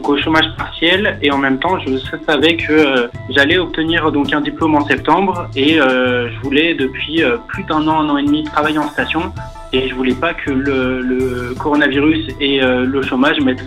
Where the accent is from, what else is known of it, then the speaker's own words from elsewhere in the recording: Lyon, Auvergne-Rhône-Alpes, France; j'ai appris à skier quand même depuis très jeune à la Clusaz, mais je suis de Lyon à l'origine, donc c'est quand même pas très loin des Alpes et de la Savoie.